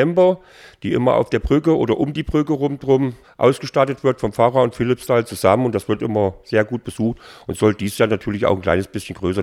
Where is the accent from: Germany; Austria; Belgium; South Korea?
Germany; East Germany; Also mir ging es als Kind in der DDR eigentlich gut.